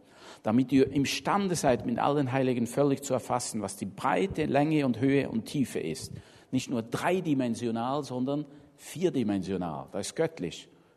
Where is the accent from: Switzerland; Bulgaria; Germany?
Switzerland; ich komme aus der Schweiz und früher habe ich sehr viel Volksmusik gehört, Schweizer Volksmusik und Schlager und so.